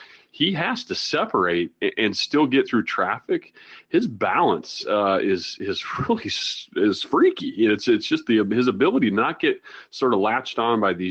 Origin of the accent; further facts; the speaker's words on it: Iowa, United States; You know, I'm from Iowa. You know, I went to school in South Dakota.